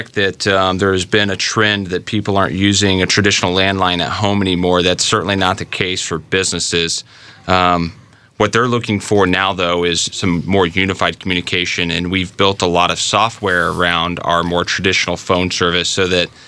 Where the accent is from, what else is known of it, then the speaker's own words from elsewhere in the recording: Indianapolis, Indiana, United States; And then I get occasionally get to spend some time in my hometown in Indianapolis.